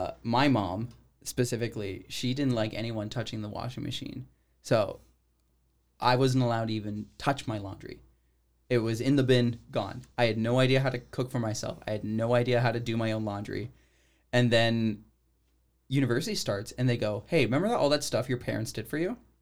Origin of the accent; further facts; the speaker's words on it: Canada; Because people, we're Canadian, right?